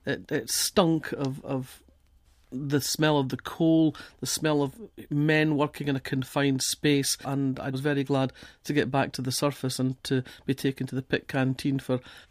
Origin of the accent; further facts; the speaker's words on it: Kirkcaldy, Scotland, United Kingdom; I grew up in Kirkcaldy, and I went to a school that was very strongly academic. But Fife was in many ways quite a parochial, quite a closed world.